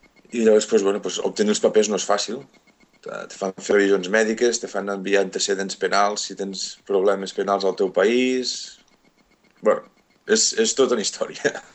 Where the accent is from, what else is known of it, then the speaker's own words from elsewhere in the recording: Catalonia, Spain; jo sóc català, eh? Entonces, jo tinc una altra llengua i espanyol, pues, sí, però no, jo sóc català i el meu nom és català